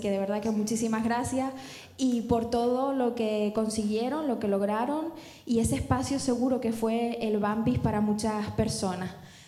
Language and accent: Spanish; Canary Islands, Spain; soy tinerfeña y me siento muy orgullosa de donde soy